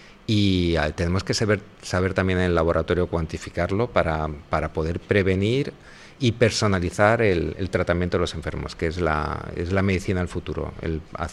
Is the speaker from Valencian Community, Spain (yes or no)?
yes; Elche, Valencian Community, Spain; Yo a Murcia le tengo un cariño tremendo, pero yo soy licitano, soy de aquí, de La Terreta, y pues la verdad es que en ese momento estudié en Murcia